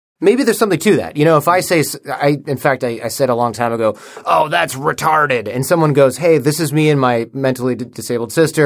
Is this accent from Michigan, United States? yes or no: yes; Michigan, United States; I'm from Michigan, so like you got – we talk in a certain way.